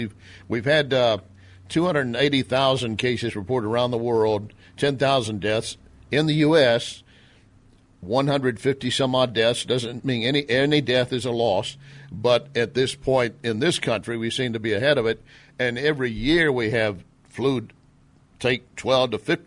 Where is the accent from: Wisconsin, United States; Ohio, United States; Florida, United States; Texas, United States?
Texas, United States; I grew up in West Texas, and it was not uncommon if you got a rattlesnake bite